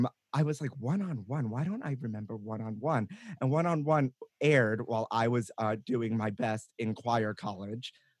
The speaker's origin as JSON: {"language": "English", "town": "Brooklyn", "region": "New York", "country": "United States", "said": "because I'm from Brooklyn"}